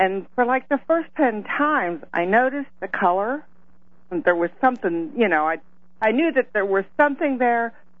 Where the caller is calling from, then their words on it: Pennsylvania, United States; I'm calling from Pennsylvania.